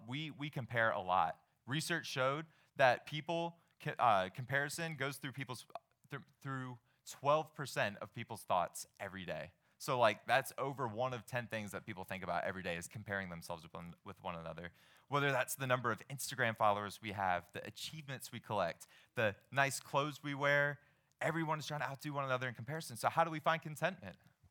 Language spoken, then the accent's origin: English; Washington, District of Columbia, United States; I grew up in Washington, D.C., and I went to the school called Robinson, and four middle schoolers started this group called Robinson Christian Fellowship.